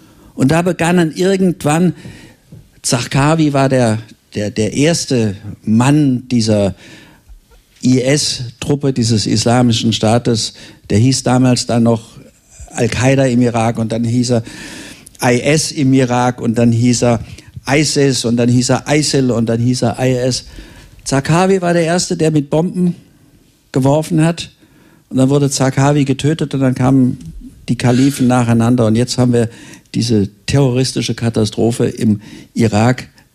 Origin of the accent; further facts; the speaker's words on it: Germany; Also ich finde, als Deutsche sollten wir in Friedensfragen immer unsere eigene Politik verfolgen und unseren eigenen Grundsätzen treu bleiben.